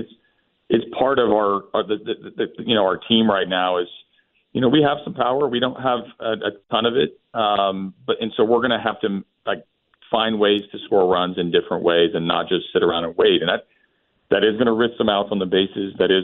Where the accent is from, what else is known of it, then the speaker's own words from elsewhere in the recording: Oklahoma, United States; I grew up in Oklahoma, so I've always loved